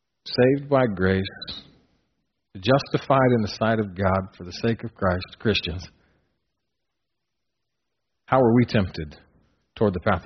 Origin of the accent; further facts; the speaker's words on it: Colorado, United States; now in Nebraska, United States; Which this always bothered me when I first moved to Nebraska, because I'm from Colorado and they have what you have called rocks in the dirt.